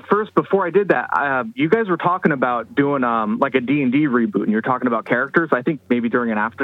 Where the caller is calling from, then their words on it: Santa Rosa, California, United States; from Santa Rosa, California.